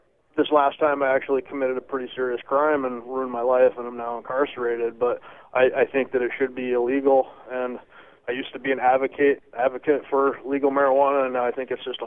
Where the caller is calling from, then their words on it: Tacoma, Washington, United States; I'm calling in from Tacoma.